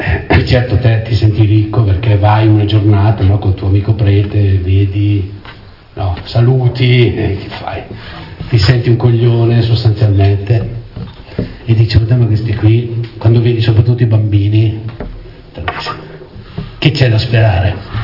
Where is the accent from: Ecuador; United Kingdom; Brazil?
Brazil; Boh, vengo dal Brasile, ci sarebbe proprio poco da sperare.